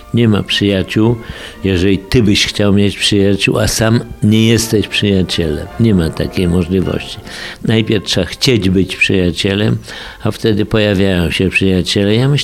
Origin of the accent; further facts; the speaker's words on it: Suwałki, Podlaskie Voivodeship, Poland; born there; 6.3.1926 Suwałki. Urodziłem się w Suwałkach.